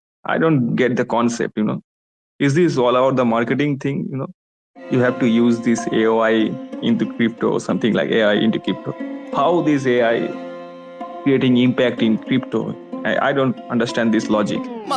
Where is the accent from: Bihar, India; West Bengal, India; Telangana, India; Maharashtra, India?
West Bengal, India; English is a second language; I am a Bengal person. I'm from Bengal, so I live in India.